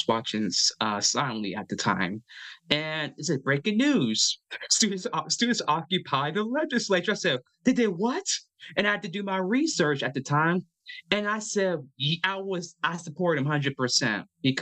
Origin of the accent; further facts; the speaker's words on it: New Taipei, Taiwan; I am the one from New Taipei, the greenest guy you can find